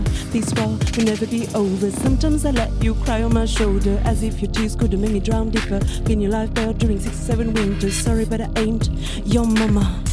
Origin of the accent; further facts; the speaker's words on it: Paris, Île-de-France, France; born there; mais moi, en fait, je suis né à Paris. Je vis ici